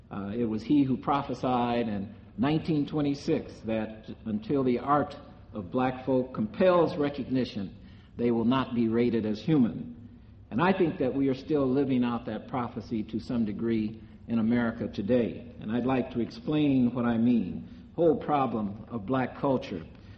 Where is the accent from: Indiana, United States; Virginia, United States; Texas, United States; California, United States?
Indiana, United States; Michigan City; as I was growing up in Michigan City, I suppose would be called a ghetto. They just called it the patch in Michigan City.